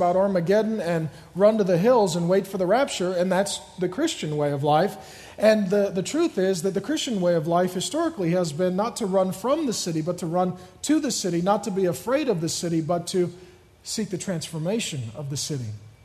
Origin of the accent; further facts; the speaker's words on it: Seattle, Washington, United States; also born or lived in Grand Forks, North Dakota; I came to Seattle from Grand Forks, North Dakota. That's where I was born. My parents came here when I was very little.